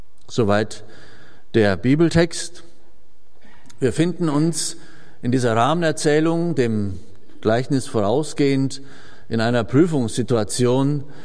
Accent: Hesse, Germany; born there; Sie haben gemerkt, ich bin nicht in Solingen geboren, sondern in Mittelhessen. Jede Silbe verrät das eigentlich.

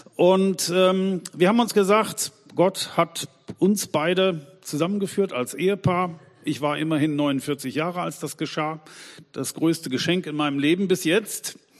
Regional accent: Germany; Und ich als Deutscher dachte, jetzt will ich aber wirklich mein deutsches Umfeld

